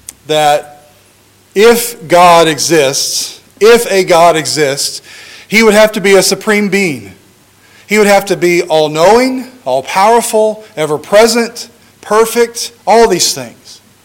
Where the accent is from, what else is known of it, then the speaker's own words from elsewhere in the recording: United States; I am an American, and so sometimes I say the wrong words.